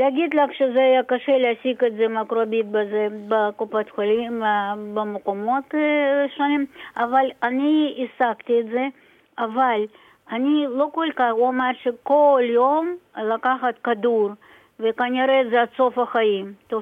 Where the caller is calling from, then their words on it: Ramat Gan, Tel Aviv District, Israel; אני מרמת גן.